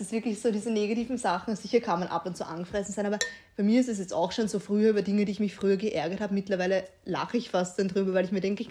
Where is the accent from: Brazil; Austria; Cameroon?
Austria; Vienna; wo zum Beispiel in Florisdorf gerade, wo ich herkomme, am Bahnhof